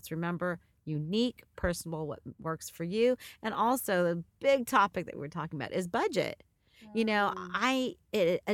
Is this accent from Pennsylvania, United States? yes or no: no; California, United States; I'm from the Bay Area, so I speak mostly to Bay Area.